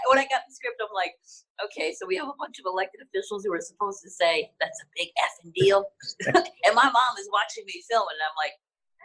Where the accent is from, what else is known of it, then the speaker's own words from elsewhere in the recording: United States; when you grow up and you identify and you feel like you're a Black American